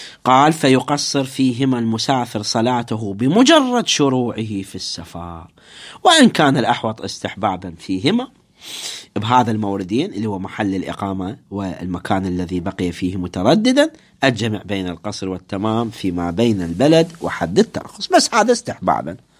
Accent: Iskandariya, Babil, Iraq; سافرت من مدينتي مدينة الإسكندرية باتجاه خلي نفترض النجف

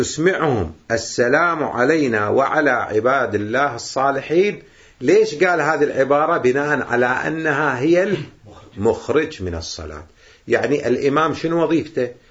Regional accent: Kuwait; أما هنا إحنا عندنا بالكويت

